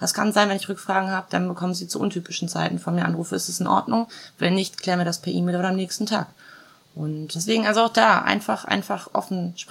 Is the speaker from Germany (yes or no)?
no; Croatia; first language Croatian; German is a second language; ich konnte die Sprache immer schon, das ist halt auch meine Muttersprache, aber ich dachte, ja gut, das ist halt Kroatisch, ne?